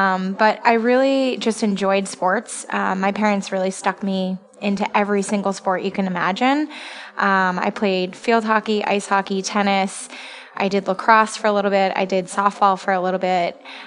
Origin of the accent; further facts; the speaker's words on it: Vermont, United States; I grew up in Vermont, so it's fairly common up there to be ice skating and skiing and snowboarding and all that.